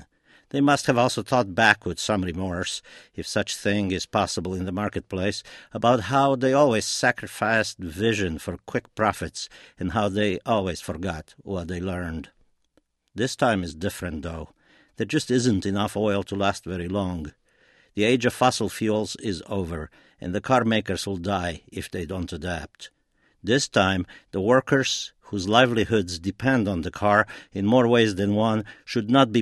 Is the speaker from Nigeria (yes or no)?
no; Romania; also born or lived in Detroit, United States; now in United States; When I came to this country from Romania, I first landed in Detroit. I may have been the only human in Motor City who didn't drive.